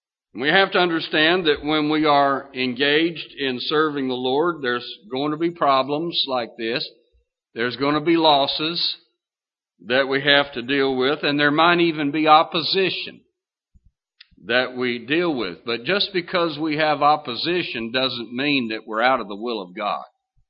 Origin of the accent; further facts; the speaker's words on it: Kentucky, United States; Well, I'm from Kentucky, and I've seen some of the old folk used to use that to find water.